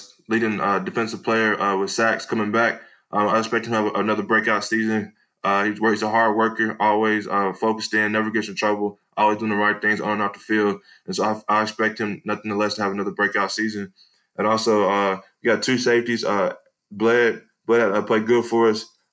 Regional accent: Edgewood, Texas, United States; I'm originally from East Texas, Edgewood, Texas.

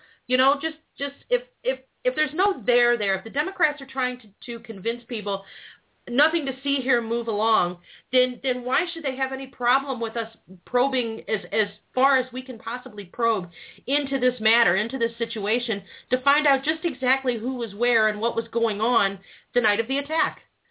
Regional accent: Missouri, United States; you know, I'm from Missouri, people. Show me.

